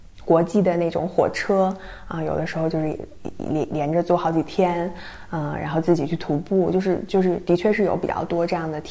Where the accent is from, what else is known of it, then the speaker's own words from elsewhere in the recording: Dongying, Shandong, China; 我跟小牛是老乡嘛，我们家乡其实也不是那种很发达的城市、三线城市